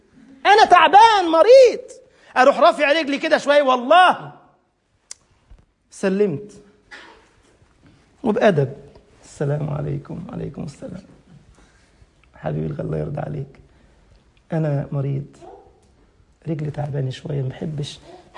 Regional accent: Giza, Giza Governorate, Egypt; عندنا في القاهرة، أنا من الجيزة ورايح الويلي

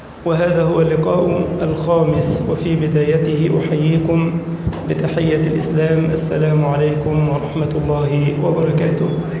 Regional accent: Egypt; اللهم أمن بلدنا مصر وسائر بلاد المسلمين.

